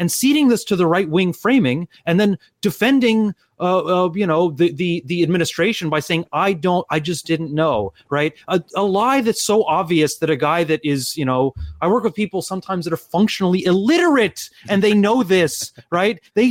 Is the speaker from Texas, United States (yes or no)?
yes; Texas, United States; We grew up in Texas. I live in the deep south, right? I live in Louisiana.